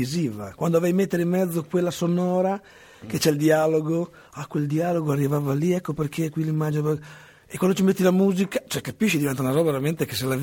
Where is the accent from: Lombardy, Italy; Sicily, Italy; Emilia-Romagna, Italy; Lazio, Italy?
Emilia-Romagna, Italy; io sono romagnolo